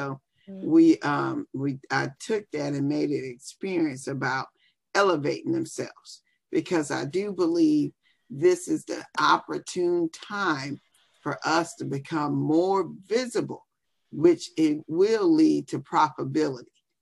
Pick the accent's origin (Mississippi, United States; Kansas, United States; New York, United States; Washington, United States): Mississippi, United States; Biloxi; came back home to my hometown, Biloxi, Mississippi, thought I was passing through and decided to stay.